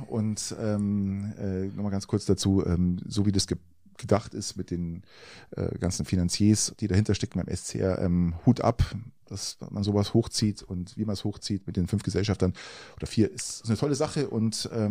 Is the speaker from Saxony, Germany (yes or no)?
no; Garmisch-Partenkirchen, Bavaria, Germany; Also herzlichsten Glückwunsch nach Garmisch, meiner Heimatstadt.